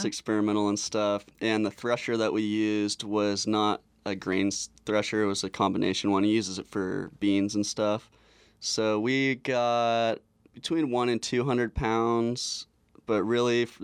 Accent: Napa, California, United States; After high school, I worked a season of crush at a winery. I grew up in Napa.

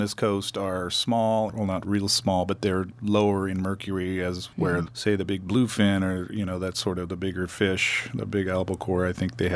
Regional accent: Trinidad, California, United States; because I grew up in Trinidad on the water, my friends' parents were fishermen, so I would spend a lot of time around the docks.

